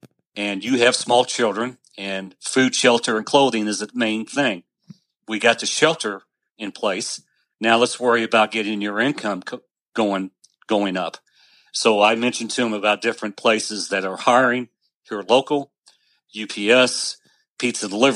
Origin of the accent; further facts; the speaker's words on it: the South, United States; Well, I'm from the South, and we have an old saying, let sleeping dogs lie.